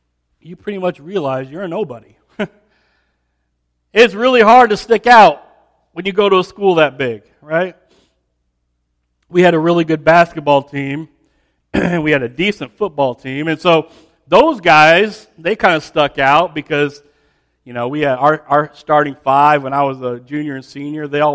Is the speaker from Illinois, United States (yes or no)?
yes; Champaign, Illinois, United States; So I grew up in Champaign, as you know.